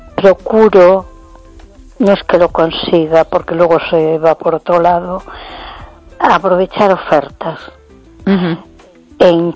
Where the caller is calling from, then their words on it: A Coruña, Galicia, Spain; de Coruña.